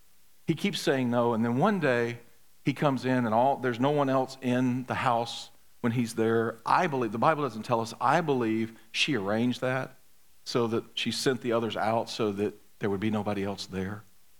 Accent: Mississippi, United States; How are folks back in Mississippi? Because I'm from Mississippi

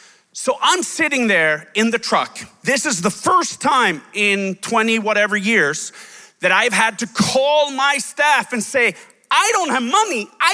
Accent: Sweden; as Brenda said. I'm from Sweden, born and raised, and I'm a pastor's son.

